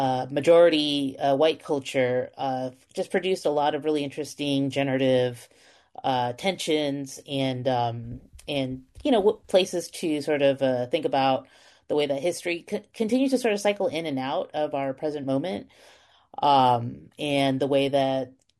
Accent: Los Angeles, California, United States; I grew up in Los Angeles, and poetry felt like it was all around me.

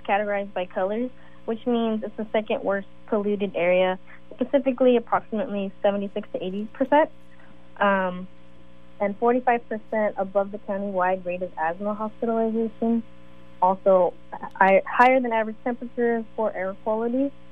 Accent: Hayward, California, United States; So I'm from South Hayward, California.

